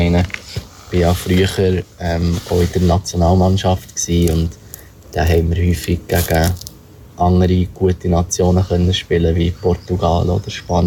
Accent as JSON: {"language": "German", "town": "Thun", "region": "Bern", "country": "Switzerland", "said": "Ich komme ja ursprünglich aus Thun."}